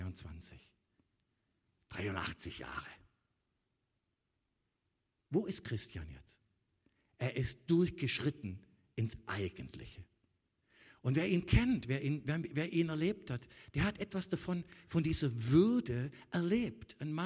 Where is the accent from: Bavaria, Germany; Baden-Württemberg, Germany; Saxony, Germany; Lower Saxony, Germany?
Baden-Württemberg, Germany; Ich bin vielleicht noch eher in der Phase, so langsam wird man ja auch reif als Schwabe mal.